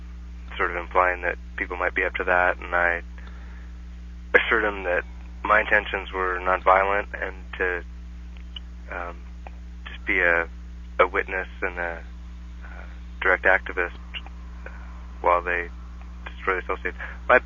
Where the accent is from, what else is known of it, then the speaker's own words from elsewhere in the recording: Pebble Beach, California, United States; born there; I was born right here in the Monterey area. I was born in Pebble Beach Community Hospital, actually.